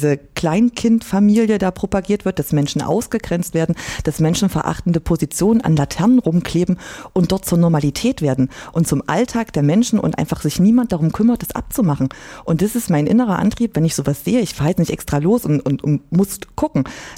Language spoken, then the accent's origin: German; Jena, Thuringia, Germany; Also so ganz krass Ostthüringisch kann ich nicht sprechen, aber ich komme halt aus Jena, ne? Also das hört man schon hin und wieder.